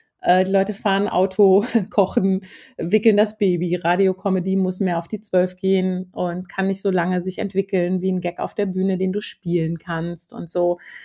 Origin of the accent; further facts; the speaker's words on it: Hümme, Hesse, Germany; ich komme aus Hümme und bin eine der wenigen Frauen in der Comedy und dann in Hessen sowieso.